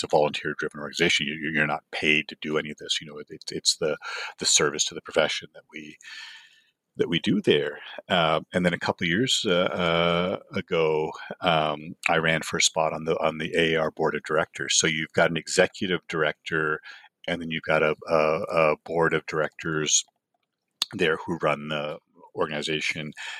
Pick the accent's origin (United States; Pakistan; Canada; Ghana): Canada; Toronto, Ontario; growing up in Toronto is the Eastern International region.